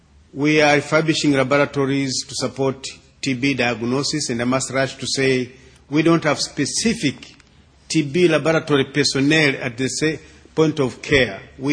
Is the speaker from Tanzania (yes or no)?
yes; Tanzania; I come from Tanzania.